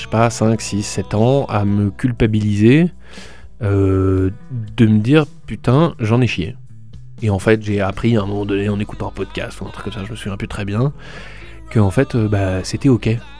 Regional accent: France; je suis français mais je chante en anglais.

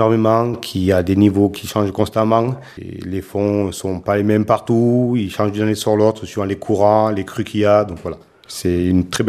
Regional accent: Occitanie, France; Je suis originaire d'Ouverac dans le Lot. J'habitais donc à côté de la Dordogne, à quelques centaines de mètres. Maintenant, j'ai migré. La vie familiale m'a fait que je suis monté sur le Causse.

